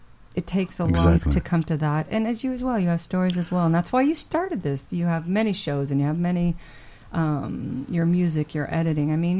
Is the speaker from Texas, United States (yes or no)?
yes; Texas, United States; When my cousin, who I grew up with in Texas, saw him, she goes